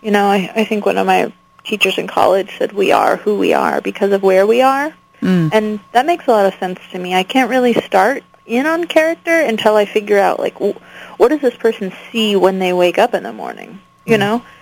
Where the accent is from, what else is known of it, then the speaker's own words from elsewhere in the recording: United States; I mean, a lot of them are written after the rumors and the gossip I heard growing up in the Mojave Desert